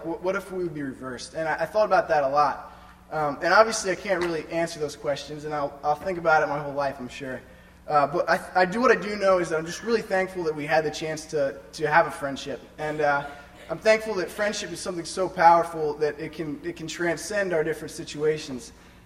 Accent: United States; here I was as an American, white American here studying my university

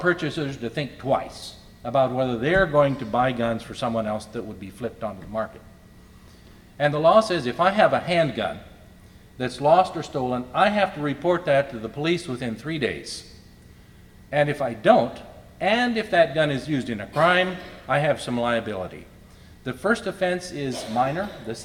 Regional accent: Philadelphia, Pennsylvania, United States; I'm from Philly

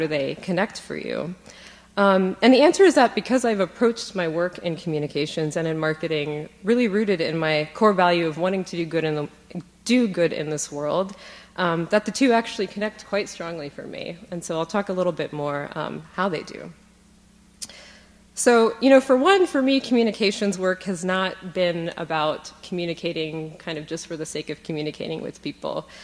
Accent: Germany; moved away as an adult; now in United States; I spent the first 18 years of my life growing up in Germany, where my dad was stationed with the US military and where my mom was from, and raised in the Catholic tradition.

